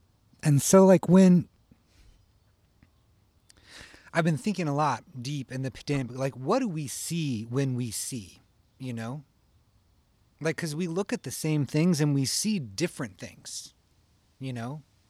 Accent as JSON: {"language": "English", "town": "St. Louis", "region": "Missouri", "country": "United States", "said": "I already knew I was cool from St. Louis"}